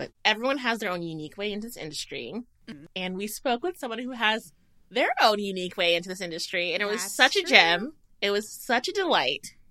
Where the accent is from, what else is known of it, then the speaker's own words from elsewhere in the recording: Houston, Texas, United States; No, I'm from Houston.